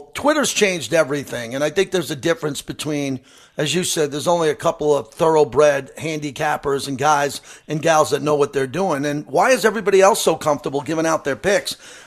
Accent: Massapequa, New York, United States; I grew up in Massapequa, Long Island, right there on the island.

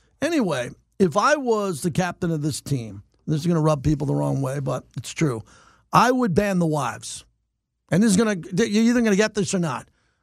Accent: Massapequa, New York, United States; That's where I grew up. I literally grew up walking distance from there. Our town that I grew up in Massapequa bordered it.

